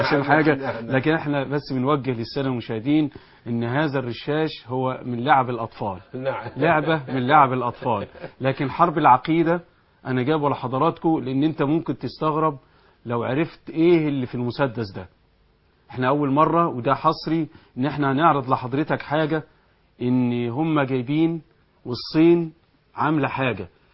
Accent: Afghanistan; عندنا في أفغانستان

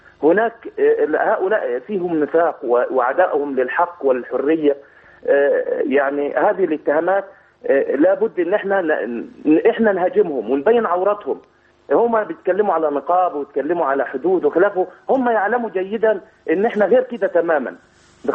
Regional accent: Kafr El Sheikh, Kafr El Sheikh Governorate, Egypt; فانا اعتقلت انا من كفر الشيخ

